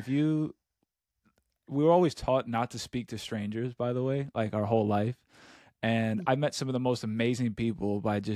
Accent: New York, United States; And I'm from New York, and saying something like that, it's probably the best that I've been to.

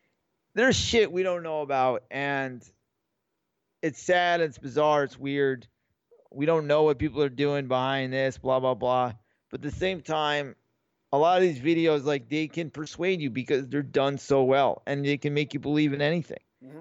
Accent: East Coast, United States; And I also know growing up in the East Coast, like what it's like when it's super cold.

